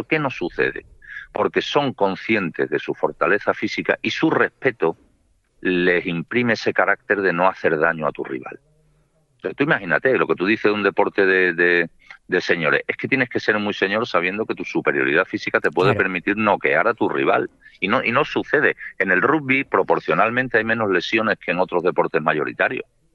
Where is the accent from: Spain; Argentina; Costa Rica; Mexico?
Spain; Jerez de la Frontera, Andalusia; Yo soy de Jerez de la Frontera.